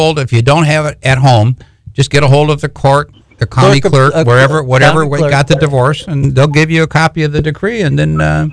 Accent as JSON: {"language": "English", "region": "Michigan", "country": "United States", "said": "I'm from Michigan originally, and if I never see that again, it's too soon."}